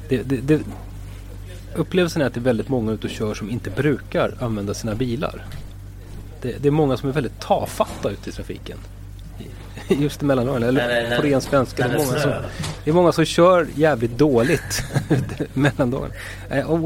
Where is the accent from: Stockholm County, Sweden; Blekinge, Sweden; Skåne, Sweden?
Stockholm County, Sweden; Stockholm; jag är ju själv stockholmare